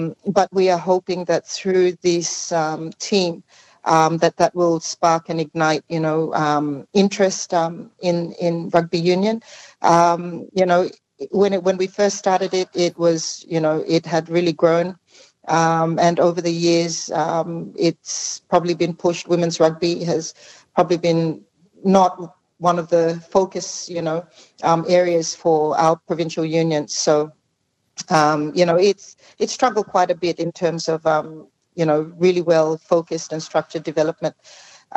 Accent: Port Moresby, National Capital District, Papua New Guinea; I'm also from Aroma, part Aroma. So basically that's in the central province, one of the 22 provinces in Papua New Guinea. But I grew up in Port Moresby.

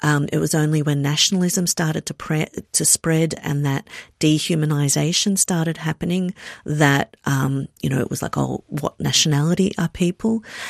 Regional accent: St Albans, Victoria, Australia; I'm Bosnian. And they're like, oh, so you were born in Bosnia. No, I was born in Australia. Oh, so you're Australian. Then I tried once, I'm Australian Bosnian. And they're like, which one of your parents is Australian? Which one is Bosnian? And then I got a bit stroppy where it's like, where are you from? St. Albans.

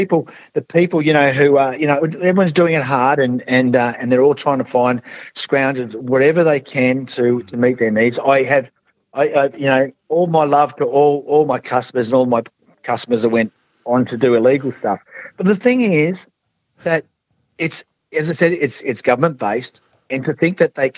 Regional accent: New South Wales, Australia; so with the tobacco, particularly in my hometown, etc., like the tobacco laws in New South Wales are written in the health regulations.

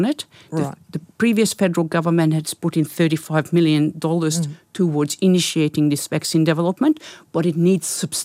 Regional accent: Australia; When I first started attending international conferences and I was identified as an Australian speaker, they kind of looked at me and said, what would you know about rheumatic heart disease? You live in one of the richest countries in the world.

